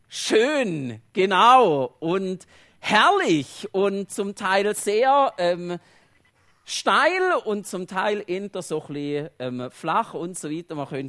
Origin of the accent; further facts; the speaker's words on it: Switzerland; Und ich bin natürlich als Schweizer, bin ich natürlich froh, dass das so ist.